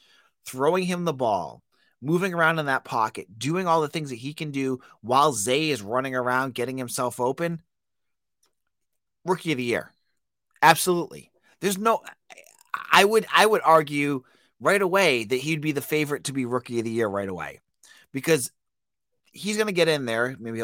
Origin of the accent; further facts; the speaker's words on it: Massachusetts, United States; Folks, as a New England Patriots fan, if you listen to my voice, you know I'm from Massachusetts. I'm Massachusetts dying through and through.